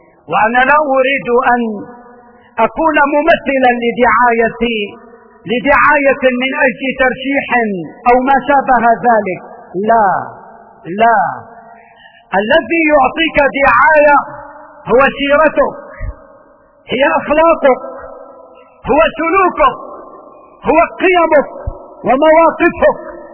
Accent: Syria; إن من أعظم نعم الله علينا يا سادة نحن كسوريين

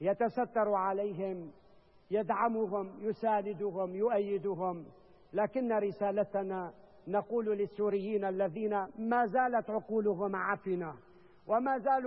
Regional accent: Syria; فنحن اليوم كعرب، كسوريين، كمسلمين، كمسيحيين، واجب علينا أن نقف في صف واحد

